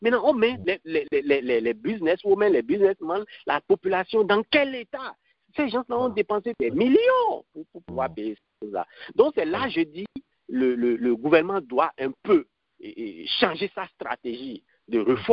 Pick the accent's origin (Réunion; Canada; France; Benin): Benin; Kilibo, Collines; J'étais né au Bénin, j'ai grandi au Bénin, j'ai fait mes études primaires et secondaires à Kilibo, dans un village au nord du Bénin.